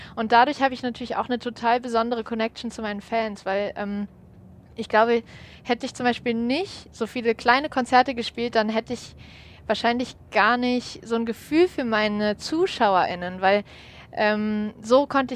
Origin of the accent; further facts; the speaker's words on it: Kassel, Hesse, Germany; now in Kiel, Germany; Naja, ich komme ja aus Kassel, ist ja so die zentralste Stadt, ja, oder eine der zentralsten Städte in, ja, Deutschland.